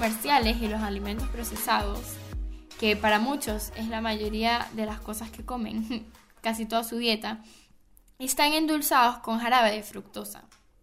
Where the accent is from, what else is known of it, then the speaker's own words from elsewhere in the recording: Venezuela; también en Venezuela, que es de donde yo vengo